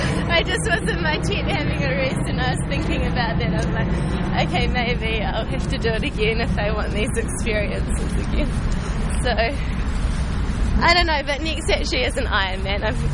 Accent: Christchurch, Canterbury, New Zealand; I'm from Christchurch, New Zealand.

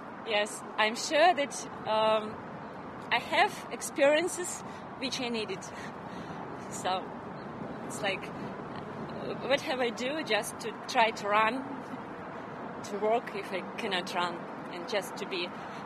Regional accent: Belarus; No, I'm from Belarus, actually, yeah.

